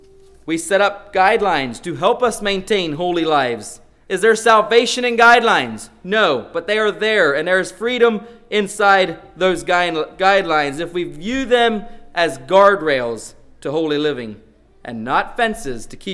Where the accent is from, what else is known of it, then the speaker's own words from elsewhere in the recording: Georgia, United States; So I grew up in Georgia, in case some of y'all did not know that.